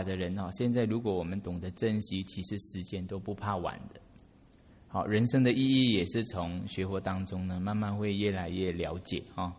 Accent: Sabah, Malaysia; moved away; 大家有听过沙巴吗？神山那个地方啊，啊，我家乡就在那边。

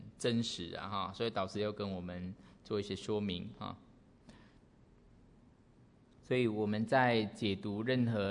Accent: Taiwan; 才表示我们台湾人的热情这样哈

